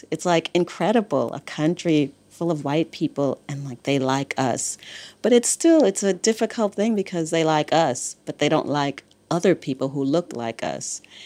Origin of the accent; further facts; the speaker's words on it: United States; accent: American; if I played up my American accent